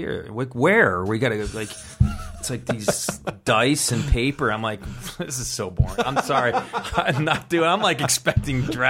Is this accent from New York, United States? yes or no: yes; Buffalo, New York, United States; I grew up in Buffalo, New York. So I saw a lot of those stores.